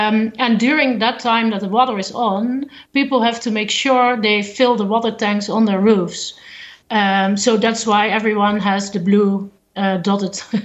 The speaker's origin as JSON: {"language": "English", "country": "Netherlands", "said": "I'm from a country where we have an abundance of water. I'm from the Netherlands"}